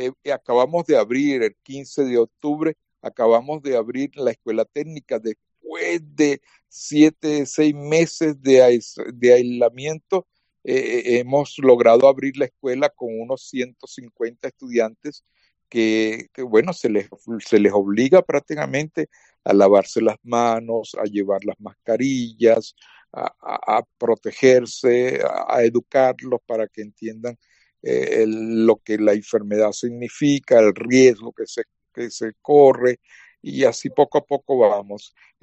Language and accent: Spanish; Caracas, Capital District, Venezuela; Soy también venezolano, sí. Yo soy de Caracas, Caracas. Mi familia viene de la frontera con Colombia, de una región llamada Táchira, pero yo nací en Caracas, mi familia emigró a Caracas, la capital.